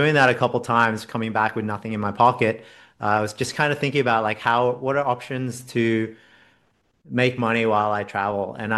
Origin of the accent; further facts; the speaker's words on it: Australia; like I'm Australian, and that's just something in the culture where you kind of like have a rite of passage